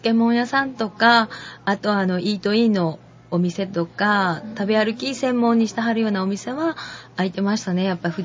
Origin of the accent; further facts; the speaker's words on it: Kyoto, Japan; もう、生まれも育ちも錦なんで、